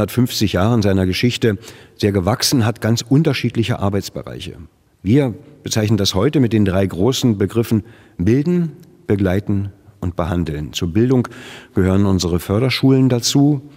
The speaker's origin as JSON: {"language": "German", "town": "Potsdam", "region": "Brandenburg", "country": "Germany", "said": "weil wir hier als Potsdamer am Stadtrand von Berlin leben"}